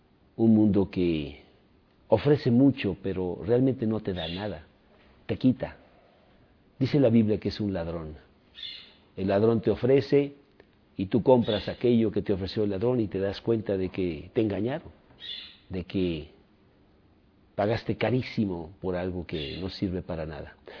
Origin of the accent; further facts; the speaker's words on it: Mexico City, Mexico; born there; Y en mi vida yo nací, soy mexicano, nací aquí en la Ciudad de México y mis padres mexicanos, mi madre muy, muy religiosa.